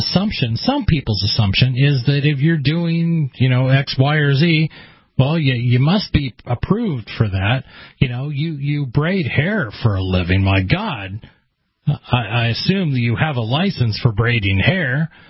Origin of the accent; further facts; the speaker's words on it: Oregon, United States; I'm from Oregon, and in small towns, we have a lot of parades, and parades always involve horses, and everybody knows that.